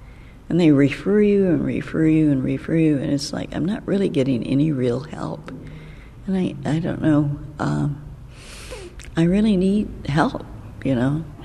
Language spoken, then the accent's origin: English; Oakland, California, United States; I'm from Oakland, born and raised.